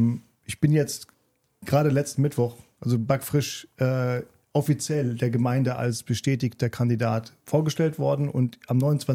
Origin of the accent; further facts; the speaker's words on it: Cologne, North Rhine-Westphalia, Germany; aus Köln.